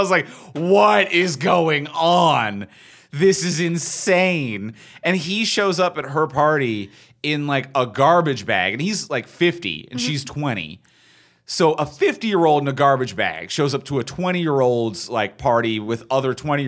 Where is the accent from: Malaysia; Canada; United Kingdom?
Canada; we're Canadian